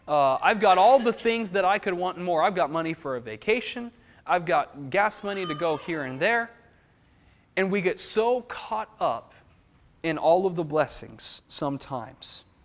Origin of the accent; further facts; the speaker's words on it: United States; as an American, I realize that I sometimes need to pray more so the first prayer.